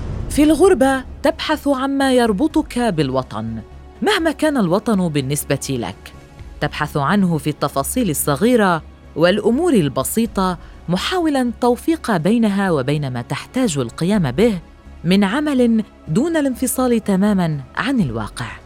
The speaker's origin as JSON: {"language": "Arabic", "country": "Syria", "said": "نعتبر كسوريين جميعنا مغتربين عاطفياً عن الماضي، سواء في الداخل أو في الخارج."}